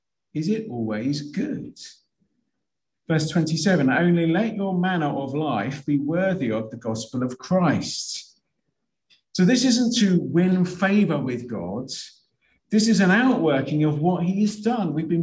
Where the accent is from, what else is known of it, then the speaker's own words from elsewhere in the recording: United Kingdom; I'm sure that's the case, but it can be embarrassing being British and abroad, can't it? By what some of us do. I can't help but think, what do people think about the British when we are abroad?